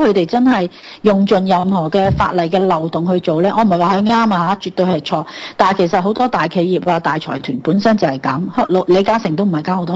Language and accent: Cantonese; Hong Kong; 譬如我哋香港人咧，如果你喺香港有个户口啊